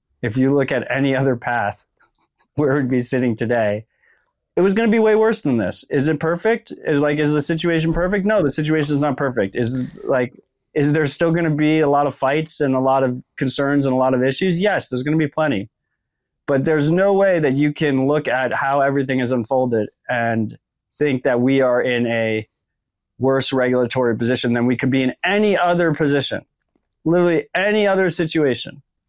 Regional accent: United States; born there; I think particularly operating in America as an American citizen, I am very grateful that I was born in this country.

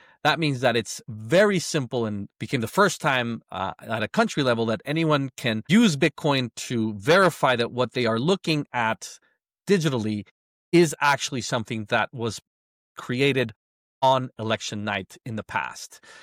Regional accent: Guatemala; So I was born and raised in Guatemala.

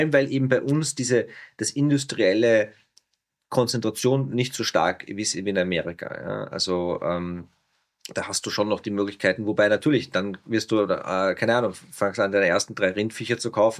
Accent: Austria; ich sehe diese großen Trends, zumindest bei uns in Österreich schon unabhängig von Bitcoin, in Deutschland auch.

